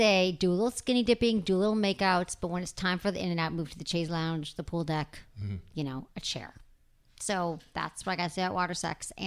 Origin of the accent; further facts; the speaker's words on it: Michigan, United States; accent: Michigan; There goes my Michigan accent